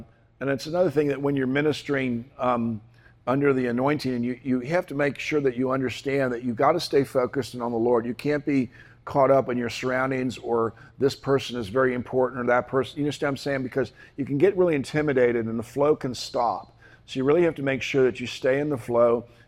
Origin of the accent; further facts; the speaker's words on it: United States; I don't know what the rules are, because I'm an American, right? So I have a lot of liberty as an American